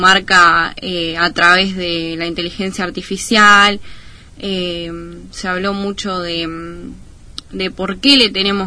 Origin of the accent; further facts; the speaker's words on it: Córdoba, Argentina; born there; nací en Córdoba.